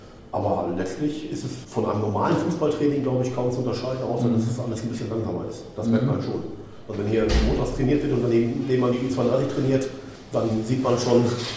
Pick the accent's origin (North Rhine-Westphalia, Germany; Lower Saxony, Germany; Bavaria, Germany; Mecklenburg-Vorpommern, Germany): North Rhine-Westphalia, Germany; Hamm; Ich komme ursprünglich aus Hamm. So, da habe ich eine Fahrt bis hierhin.